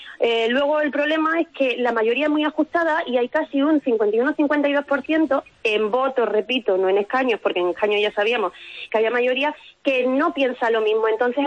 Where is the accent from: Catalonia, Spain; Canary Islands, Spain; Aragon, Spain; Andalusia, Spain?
Catalonia, Spain; como ciudadana catalana, pues tengo en este momento